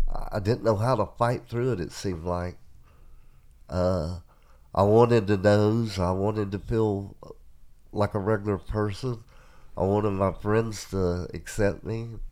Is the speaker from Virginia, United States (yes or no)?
yes; Virginia, United States; moved away; I grew up in Virginia, and there wasn't a lot of jobs down there. I worked in the log woods cutting trees. I worked for farmers in tobacco. And then when I moved to... Ohio, I started a business of my own